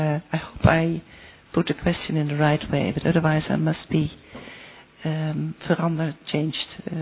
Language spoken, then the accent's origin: English; Netherlands; from the Netherlands.